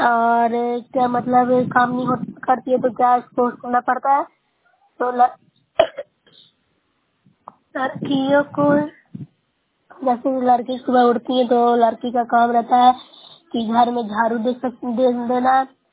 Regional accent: Bihar, India; मैं नौसरा ब्लॉक से हूँ, जिला नालंदा से निवासी हूँ।

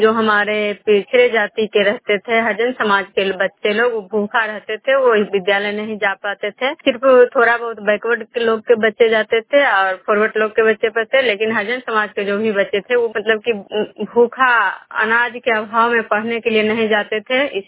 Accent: Khajra, Bihar, India; मैं बिष्णुपुर ग्राम खजरा पंचायत नालंदा जिला नगर नवसा प्रखंड के निवासी हूँ।

